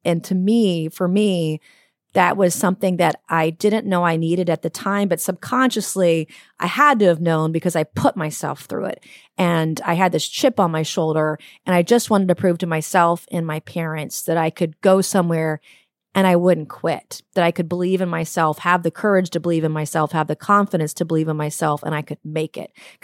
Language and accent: English; Goose Creek, South Carolina, United States; In my hometown of Goose Creek, South Carolina, whom very few people have heard of outside of South Carolina